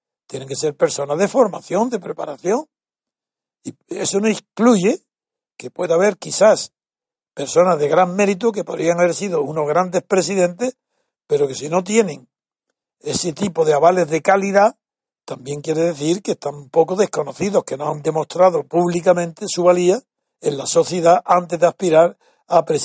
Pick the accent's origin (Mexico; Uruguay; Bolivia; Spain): Spain; Y esto digo, no, como español, eso me basta para preferir a ese presidente a cualquier otro.